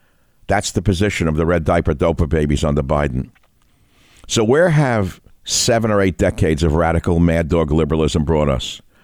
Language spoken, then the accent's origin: English; Bronx, New York, United States; growing up in the Bronx as I did, I was the man-child in the promised land.